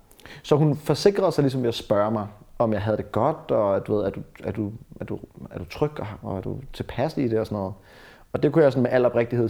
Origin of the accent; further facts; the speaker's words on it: Bornholm, Capital Region of Denmark, Denmark; Jeg voksede op på Bornholm. Det var bare mig og min mor.